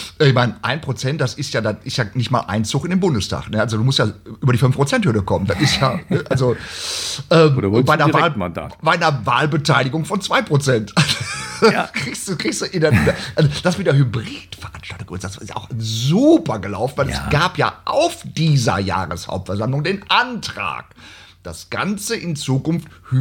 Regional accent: Gelsenkirchen, North Rhine-Westphalia, Germany; Im Herzen bin ich natürlich auch zu Hause, wo Schalke. Weißt du, ich komme ja aus Schalke. Du kriegst zwar den Jungen aus Schalke, aber nicht Schalke aus dem Jungen.

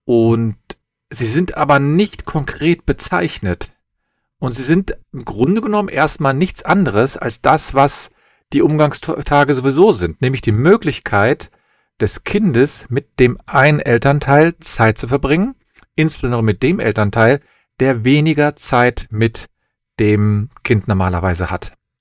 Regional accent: Cologne, North Rhine-Westphalia, Germany; ich bin Rechtsanwalt und ich komme aus Köln

